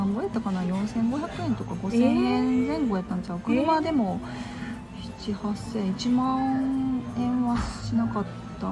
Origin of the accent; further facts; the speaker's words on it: Osaka, Japan; 大阪から来たんですって言ったら